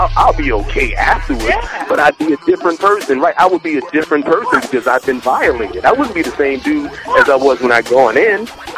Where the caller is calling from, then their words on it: New Jersey, United States; I'm calling from New Jersey.